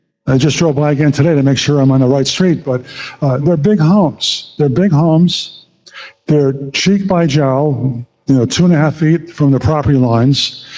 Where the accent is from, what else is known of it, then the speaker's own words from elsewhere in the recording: New York, United States; and I've done thousands of them, and I'm from New York